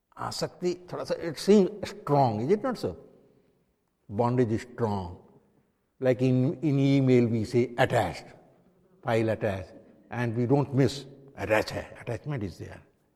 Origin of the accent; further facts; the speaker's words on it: Kolkata, West Bengal, India; Because we are from Calcutta, we have seen rasagulla.